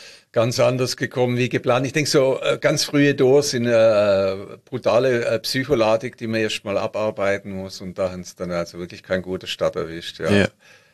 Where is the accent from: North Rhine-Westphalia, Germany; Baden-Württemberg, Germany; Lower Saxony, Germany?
Baden-Württemberg, Germany; Stuttgart; Genau, in Stuttgart, meiner Heimatstadt.